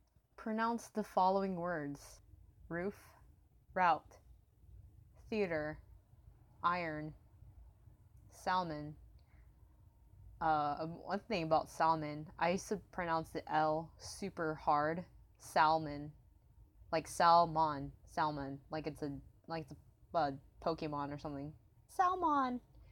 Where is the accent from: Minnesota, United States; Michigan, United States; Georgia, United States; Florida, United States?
Florida, United States; I am from Florida. Not born and raised